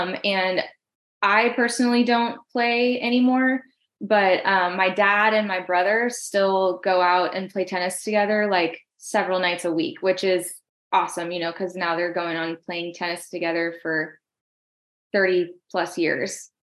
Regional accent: Paradise, California, United States; So I grew up in Paradise, California, which most people know now because of the fires.

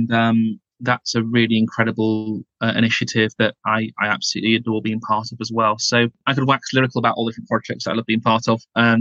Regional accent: Salford, North West England, United Kingdom; I'm originally from Lancashire as well. I'm from Salford.

